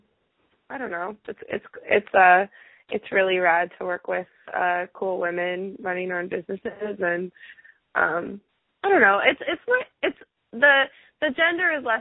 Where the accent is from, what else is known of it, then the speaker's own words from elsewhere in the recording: Colorado, United States; moved away as an adult; also born or lived in Los Angeles; now in Seattle, United States; I'm from Colorado. I grew up in Colorado. I was born in LA, but I only lived there for 2 years as a baby. And I grew up in Colorado, and I lived there until about 2 years ago when I moved to Seattle.